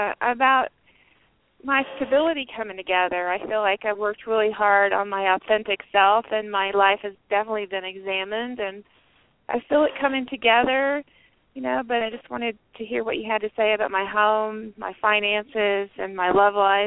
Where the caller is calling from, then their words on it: New Mexico, United States; New Mexico.